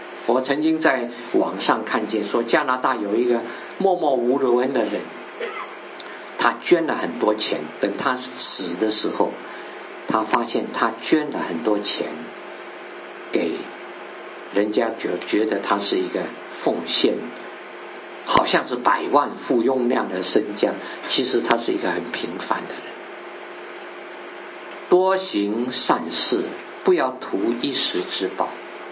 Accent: China; 我们中国人有些话很有意思，有人说我们中国人有些词汇都很有意思，要舍然后才能够得，做人要舍得，你不舍你就不会得。

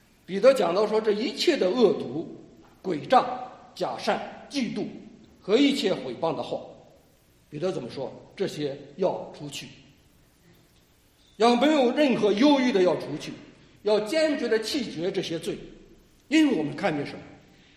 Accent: Hebei, China; 因为刚才姐妹介绍我是河北的哈，河北的话呢我们北方过年

